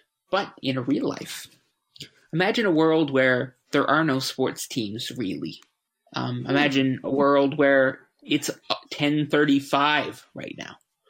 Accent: Canada; I'm Canadian and not like central Toronto Canadian. As much as it, I don't want to surprise anyone here, but there are other parts of Canada and I'm part of one.

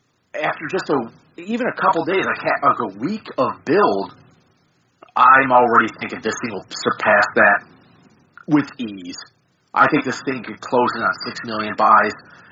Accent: United States; What can I say? I'm an American.

